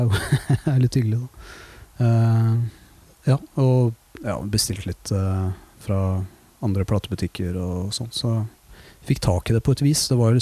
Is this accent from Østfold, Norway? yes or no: yes; Våler, Østfold, Norway; jeg kommer fra Våler i Østfold. Moss er jo nærmeste byen, og det er veldig sånn rockeby.